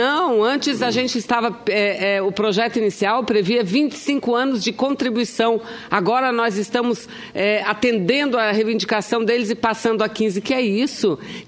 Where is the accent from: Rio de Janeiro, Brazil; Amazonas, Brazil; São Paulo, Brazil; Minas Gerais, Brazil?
Amazonas, Brazil; Imagina como vive um agricultor e uma agricultora lá no meu estado do Amazonas.